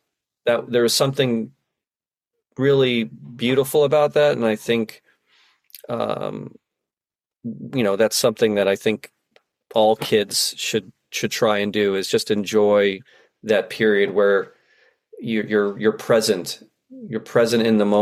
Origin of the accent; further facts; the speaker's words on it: Florida, United States; there was a little bit of a Huck Finn magic to growing up in South Florida for sure.